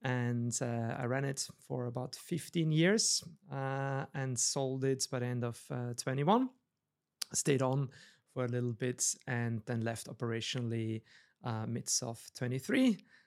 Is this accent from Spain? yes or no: no; Vienna, Austria; I'm originally from Austria, I'm from Vienna. I'm about to turn 46 years old.